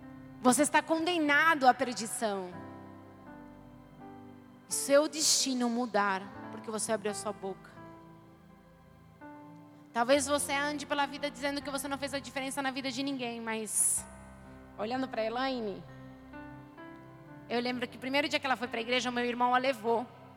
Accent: Argentina; accent: Argentine; Portuguese is a second language; eu sou argentina e eu tô aqui falando. E errei várias palavras. E cada vez que eu falo uma palavra errada, eu penso assim, ai meu Deus, alguém tá rindo porque eu tenho sotaque

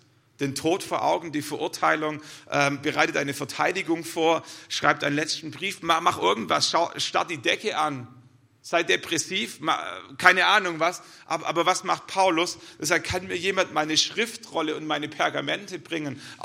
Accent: Germany; Ich bin ein Mann, ich bin Deutscher, ich bin Pastor, ich bin Vater von 3 Kindern und ich bin Christ.

